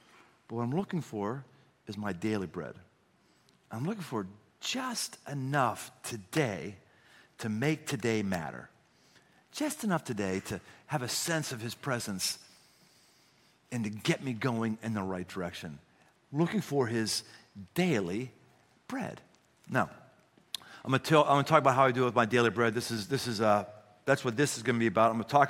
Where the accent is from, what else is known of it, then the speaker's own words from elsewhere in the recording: Pittsburgh, Pennsylvania, United States; I grew up in Pittsburgh.